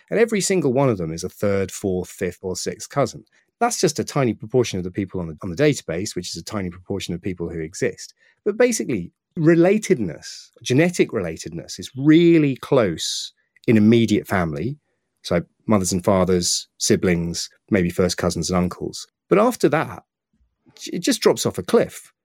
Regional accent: East of England, United Kingdom; but I can say it because I am actually from Suffolk

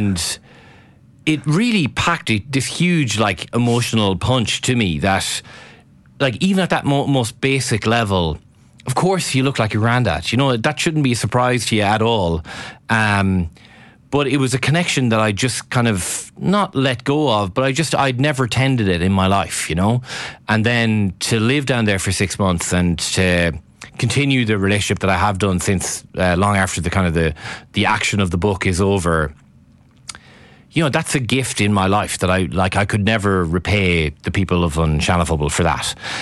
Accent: Milltown, Connacht, Ireland; born there; now in Dublin, Ireland; So, you know, I was born in Milltown. I will always be a Milltown person. That's the answer to the question, where I'm from is Milltown in County Galway.

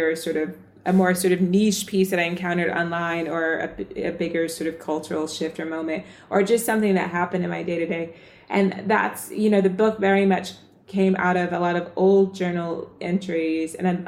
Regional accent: the South, United States; accent: American; So it's really strange to hear my American accent through his eyes. I grew up in the South.

